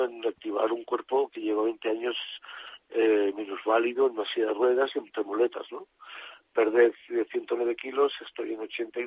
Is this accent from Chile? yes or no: no; Valencia, Valencian Community, Spain; el 2014 las Fallas sea mi reaparición en mi tierra, en mi Valencia, donde se me quiere, se me apoya